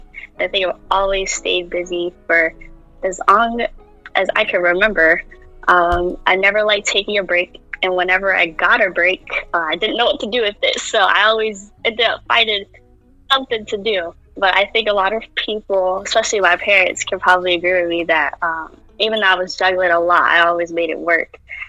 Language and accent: English; Bridgeport, Connecticut, United States; now in United Kingdom; I'm from Bridgeport, born and raised, but I go to school out here in Britain for college. I'm in my last year.